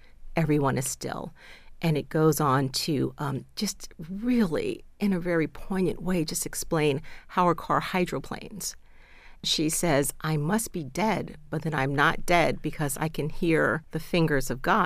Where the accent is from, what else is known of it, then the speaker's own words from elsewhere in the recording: New York, United States; And I could relate because I grew up in New York.